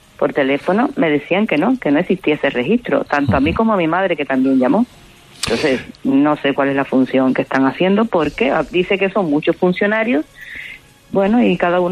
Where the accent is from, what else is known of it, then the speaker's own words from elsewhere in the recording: Cuba; moved away; Siempre somos cubanos, pero existen diferentes estatus